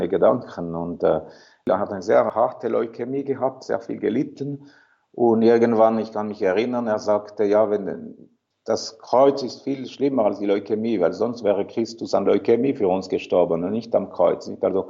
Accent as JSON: {"language": "German", "region": "Fribourg", "country": "Switzerland", "tie": "born or raised there", "second_language": "German", "said": "Ich bin, wie man hört, ein Roman. Ja. Also ich bin in Fribourg geboren und aufgewachsen."}